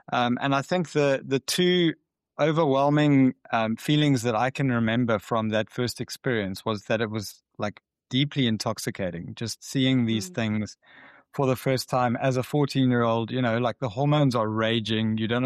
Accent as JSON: {"language": "English", "town": "Cape Town", "region": "Western Cape", "country": "South Africa", "tie": "born or raised there", "said": "So as like I said, I grew up in Cape Town."}